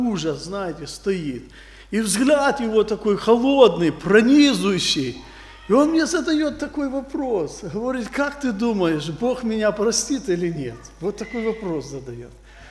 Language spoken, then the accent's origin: Russian; Donbas, Ukraine; Я тоже приехал с Донбасса, я там и живу. Я выехал через Россию